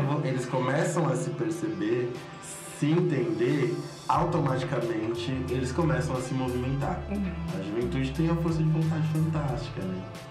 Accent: São Paulo, Brazil; principalmente falando de Parelheiros, que é onde eu moro, onde eu cresci

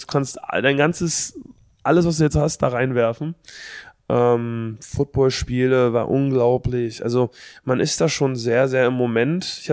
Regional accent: Berlin, Germany; Ich komme aus Berlin und um 2 Uhr gehen die Lichter an.

